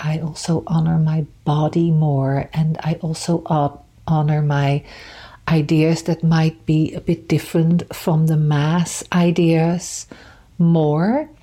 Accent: Rotterdam, South Holland, Netherlands; now in Montreal, California, United States; I immigrated to Montreal from the Netherlands in 2005. And before that, I lived in Rotterdam, which is a kind of a scarred city.

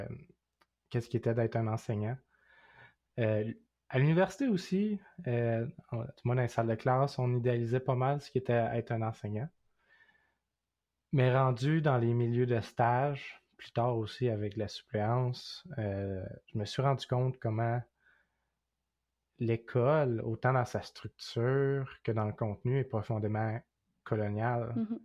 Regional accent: Quebec, Canada; que je suis Québécois aussi. Autant j'ai développé aussi une fierté de plus en plus. Puis une compréhension par rapport à mon héritage Mi'kmaq.

